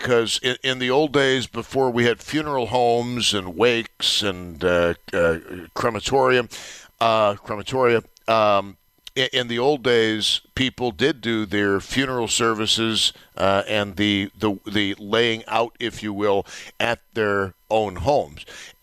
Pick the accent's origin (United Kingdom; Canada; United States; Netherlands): United States; Tonawanda, New York; Growing up where I grew up in Marvin Gardens area of the town of Tonawanda, we had kids in the neighborhood who would always say, well, this is Indian burial ground.